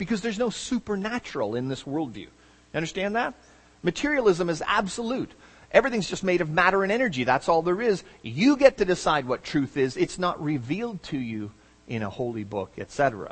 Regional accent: Canada; He's British, I'm Canadian, you know?

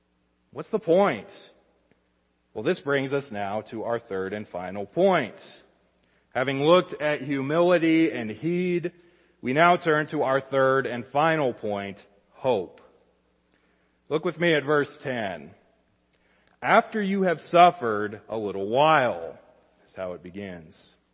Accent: Wyoming, United States; Once in a while, I remember growing up in Wyoming, we'd have a mountain lion wander into town.

